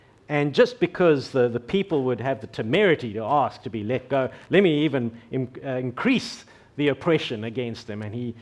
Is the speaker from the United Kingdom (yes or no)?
no; South Africa; accent: South African; now in Australia; So, for the record, I no longer have a South African accent. This is my Australian accent now.